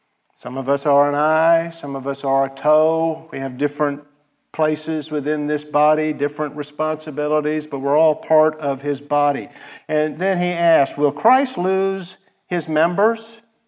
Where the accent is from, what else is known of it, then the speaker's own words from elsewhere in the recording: Kansas City, Missouri, United States; I had a lot of experiences like that as a boy growing up in Kansas City. Every year it snows